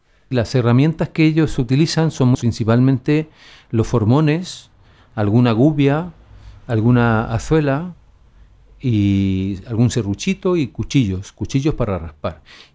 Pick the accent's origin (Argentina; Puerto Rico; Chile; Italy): Chile; also born or lived in Sweden; now in Spain; Yo voy a volver a mi tierra, al final, a Chile.